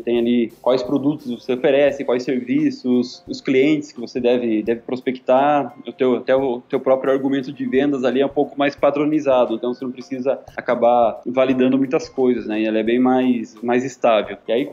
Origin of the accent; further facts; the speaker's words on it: Guarapuava, Paraná, Brazil; Eu sou de Guarapova, que é uma cidade aqui do interior.